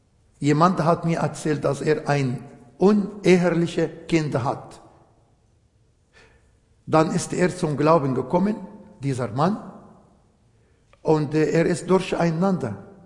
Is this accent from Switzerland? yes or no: no; Egypt; German is a second language